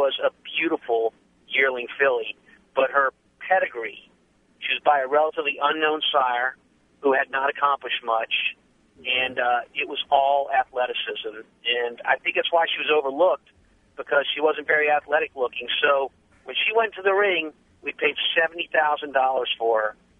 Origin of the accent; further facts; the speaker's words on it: New Orleans, Louisiana, United States; So I've always known I was going to be a horse trainer, even when I was growing up in New Orleans as a kid.